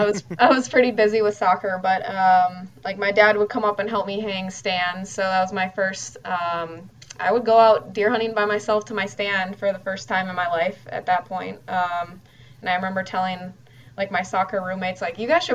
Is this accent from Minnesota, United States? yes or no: yes; Minnesota, United States; But still, just growing up in the Twin Cities, like, there weren't many peers that hunted and fished, and certainly not female peers.